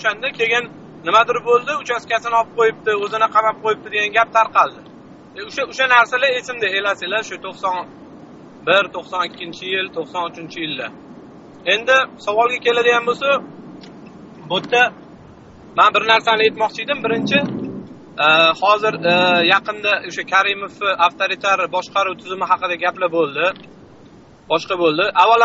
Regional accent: Tashkent, Uzbekistan; men endi Toshkentda katta bo'lganman.

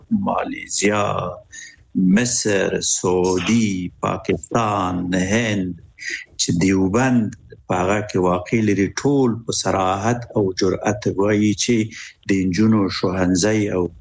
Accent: Afghanistan; مونږ د افغانستان یو د افغانستان نه خبره کوو

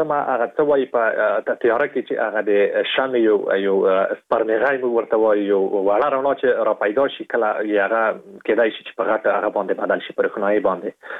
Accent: Afghanistan; زه د افغانستان یم

